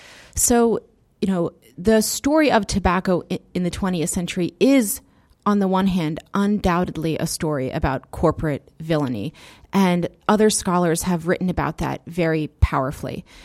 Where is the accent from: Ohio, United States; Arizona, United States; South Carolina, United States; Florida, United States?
Florida, United States; And so I, growing up in Florida and having traveled extensively throughout the South